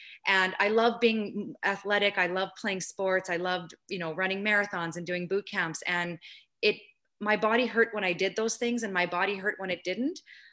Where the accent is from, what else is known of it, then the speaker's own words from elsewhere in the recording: Saskatoon, Saskatchewan, Canada; opening up an integrated health therapies clinic here in my hometown of Saskatoon, Saskatchewan, Canada.